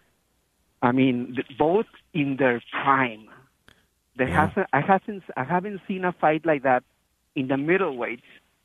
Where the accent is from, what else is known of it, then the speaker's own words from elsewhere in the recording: California, United States; Well, I'm from Southern California, and I grew up listening to the Dodgers since I was 5 years old.